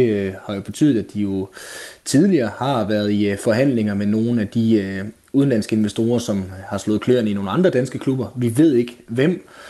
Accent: North Denmark Region, Denmark; vi er jo nordjyder, så det er jo svært at lægge hovedet på blokken heroppe

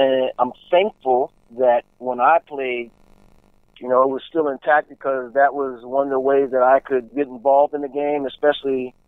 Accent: Pennsylvania, United States; because I was from Pennsylvania, being a running back, we prided ourselves on being tough as well.

